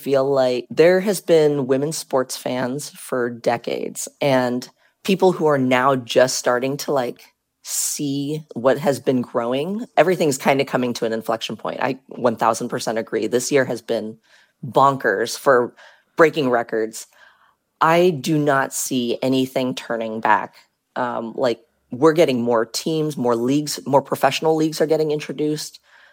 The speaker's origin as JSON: {"language": "English", "town": "Portland", "region": "Oregon", "country": "United States", "tie": "born or raised there", "said": "I realized that I was born and raised in Portland."}